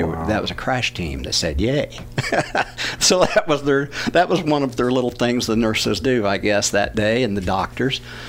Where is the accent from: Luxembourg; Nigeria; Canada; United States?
United States; the South; Lord, thank you so much that I grew up in the Bible Belt in the United States, you know, one nation under God.